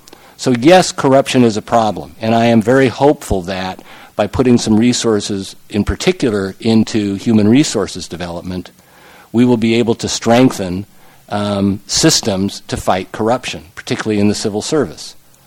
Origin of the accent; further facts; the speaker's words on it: United States; certainly I understand completely as an American